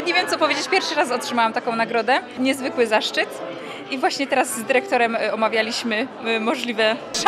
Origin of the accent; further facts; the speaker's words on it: Lesser Poland, Poland; now in Katowice, Poland; Ja pochodzę z samego południa, z powiatu nowotarskiego, z Pienin. A studiuję w Katowicach.